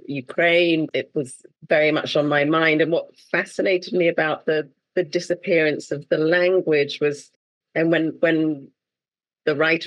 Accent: Wales, United Kingdom; and I'm Welsh. I mean, I grew up in Wales, and it's different now.

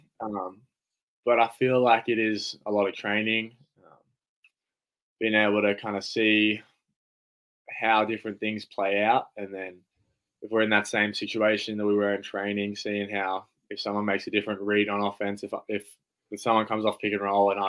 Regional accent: Canberra, Australian Capital Territory, Australia; I'm from Canberra, so I'm from this city.

